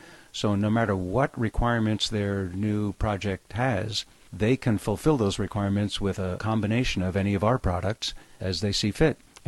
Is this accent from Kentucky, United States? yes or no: no; New York, United States; now in San Diego, United States; I was born in New York, born and raised, and grew up a Yankee fan.